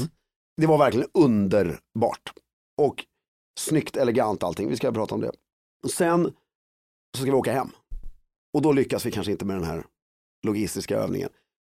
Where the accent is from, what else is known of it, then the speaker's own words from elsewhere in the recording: Sweden; det är klart jag är svensk